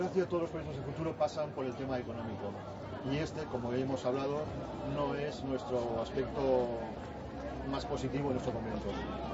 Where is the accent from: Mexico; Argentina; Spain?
Spain; Teruel, Aragon; yo vengo de Teruel